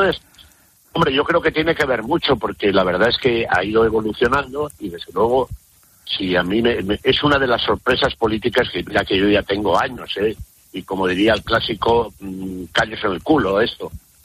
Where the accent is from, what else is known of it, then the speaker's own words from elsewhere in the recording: Castile, Spain; Bueno, a ver, los dos somos castellanos, ¿no?